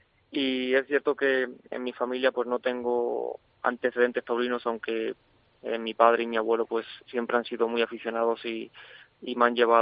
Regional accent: Las Navas del Marqués, Castile and León, Spain; mis primeros pasos los di como aficionado práctico aquí en mi pueblo, en la Nava del Marqués, en una escuelita que se abrió. Yo tenía 12 años.

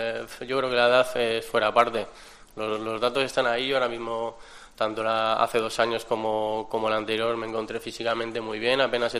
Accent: Bilbao, Basque Country, Spain; Sí, soy de Bilbao, pero bueno, mira, incluso el euskera, por desgracia, no lo tengo desde pequeñito.

